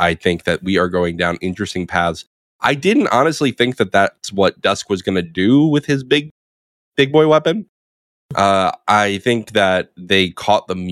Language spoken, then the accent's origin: English; New York, United States; I'm from New York, so the Long Island medium has got to be it.